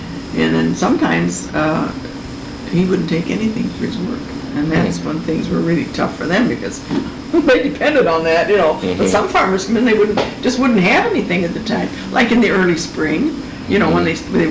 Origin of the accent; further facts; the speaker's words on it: Flat Rock, United States; And so it was interesting growing up in Flat Rock.